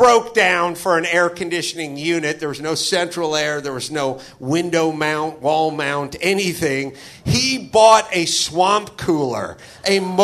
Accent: California, United States; I grew up in the San Fernando Valley. We had no air the entire time I was a kid.

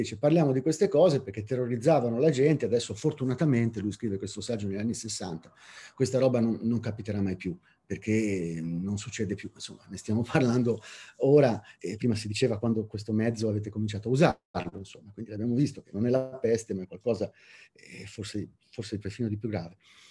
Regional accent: Liguria, Italy; essendo ligure sono anche un iracondo

